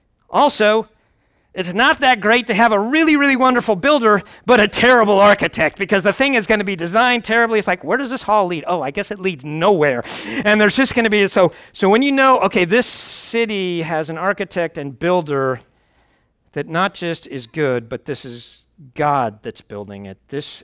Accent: United States; I grew up mainly outside of New York and Chicago, and there's some really cool things about big cities.

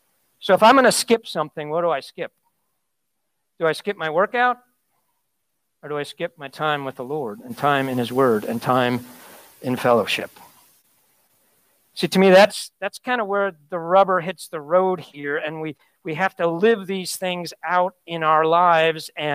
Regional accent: Chicago, Illinois, United States; So I grew up in Chicago.

